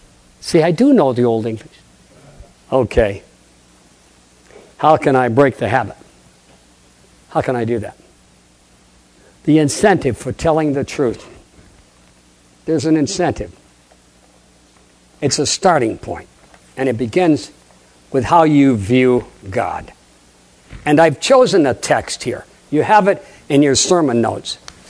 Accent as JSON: {"language": "English", "town": "Brattleboro", "region": "Vermont", "country": "United States", "tie": "born there", "said": "He was preaching at the Brattleboro Church where I was born in Brattleboro, holding evangelism."}